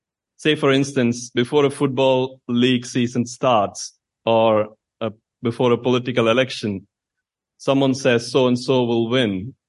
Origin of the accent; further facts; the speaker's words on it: India; now in United Kingdom; I'm from India, and when I first came to England, I understood that people here use a lot of idioms in conversations.